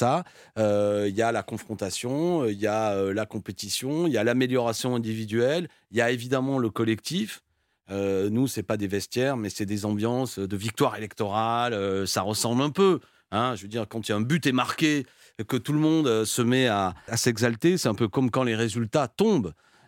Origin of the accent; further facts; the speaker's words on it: Béziers, Occitanie, France; Moi, je suis originaire de Béziers, terre de rugby